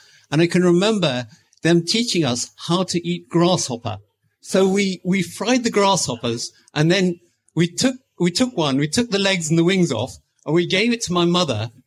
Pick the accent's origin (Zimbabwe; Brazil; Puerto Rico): Zimbabwe; also born or lived in Kenya; Well, I grew up in Africa. I was born in Kenya, grew up in Zimbabwe.